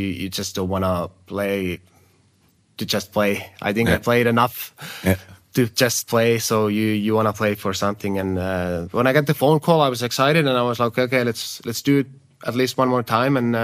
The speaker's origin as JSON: {"language": "English", "country": "Finland", "tie": "born or raised there", "second_language": "English", "said": "He's from Hämeenlinna, which is like 1 hour away from my hometown."}